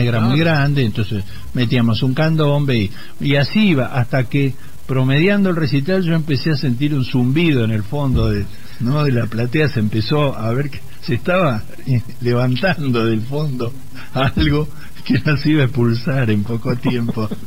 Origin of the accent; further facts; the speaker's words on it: Buenos Aires, Argentina; yo abracé el folclore siendo un porteño desde muy jovencito